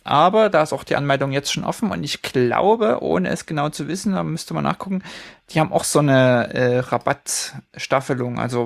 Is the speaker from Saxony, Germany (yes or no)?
yes; Leipzig, Saxony, Germany; moved away; weil es in meiner alten Heimat stattfindet, auf dem Schirm habe, sind die Neuseen Classics in Leipzig